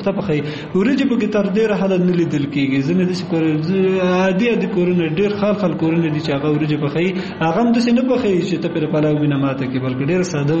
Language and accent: Pashto; Kunar, Afghanistan; تا ته ما مخکې وویل چې زه اصلا د کونړ ولایت اوسیدونکی یم